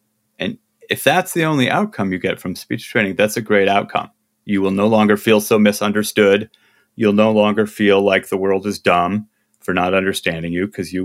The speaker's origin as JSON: {"language": "English", "region": "Midwest", "country": "United States", "said": "I'm from the Midwest. We don't do that."}